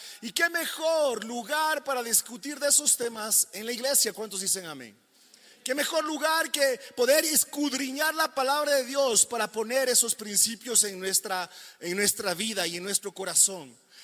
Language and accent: Spanish; Ecuador; como ecuatorianos en este lugar, como ciudadanos residentes con la capacidad de elegir una autoridad